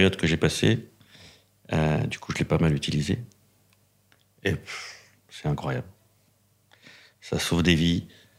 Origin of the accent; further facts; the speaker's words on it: Île-de-France, France; moi, je viens de Seine-Saint-Denis, dans un endroit où t'es un garçon, tu fais la mécanique, t'es une fille, tu fais coiffeuse.